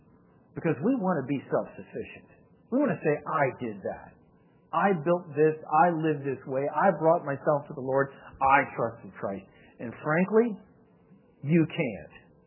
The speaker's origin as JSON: {"language": "English", "country": "United States", "tie": "born there", "said": "because, you know, I'm an American too. I was born here. I love this place. I love being an American."}